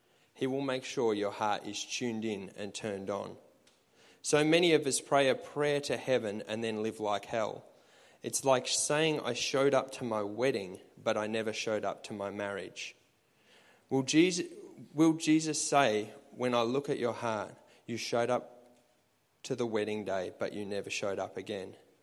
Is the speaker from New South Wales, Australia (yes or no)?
no; Horsham, Victoria, Australia; I grew up in Horsham, which was a little country town.